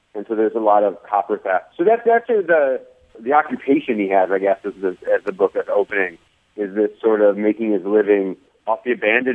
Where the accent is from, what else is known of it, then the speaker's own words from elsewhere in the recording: Michigan, United States; I grew up in Michigan. I lived in Michigan my whole life until this past year.